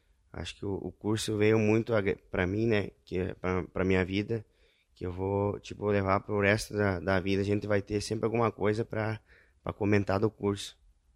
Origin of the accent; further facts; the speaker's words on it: Alto Alegre, Brazil; Venho da cidade de Alto Alegre. tenho 29 anos, né?